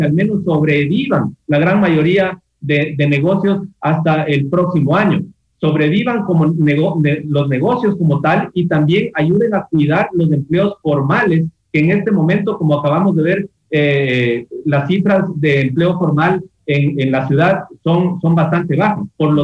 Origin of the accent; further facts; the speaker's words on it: Quito, Pichincha, Ecuador; por el amor propio que tenemos como quiteños y como ecuatorianos